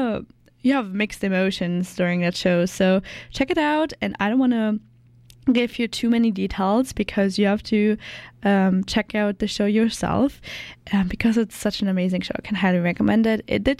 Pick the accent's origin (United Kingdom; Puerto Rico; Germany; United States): Germany; because I came here from Germany and I unfortunately go back on Saturday